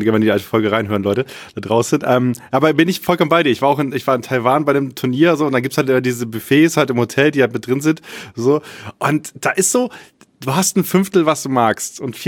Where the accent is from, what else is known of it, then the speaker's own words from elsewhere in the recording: Lower Saxony, Germany; ich komme ja aus Friesland gebürtig